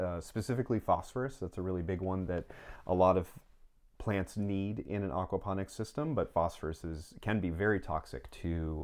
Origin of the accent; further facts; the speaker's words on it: Northeast, United States; I grew up in the Northeast, so, you know, blueberry bogs and cranberry bogs and that sort of thing